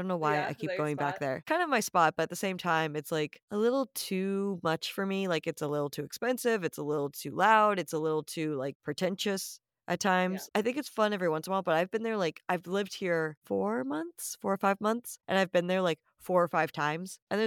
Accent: Rhode Island, United States; I'm a seafood girl, but you know, growing up in Rhode Island, you kind of have to be.

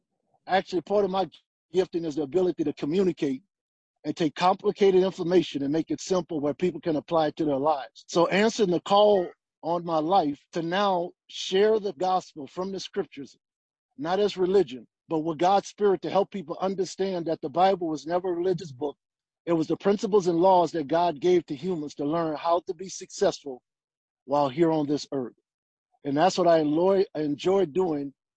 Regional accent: New Orleans, Louisiana, United States; Well, first, I grew up in New Orleans. I grew up in an area called Holly Grove, Rob, same area

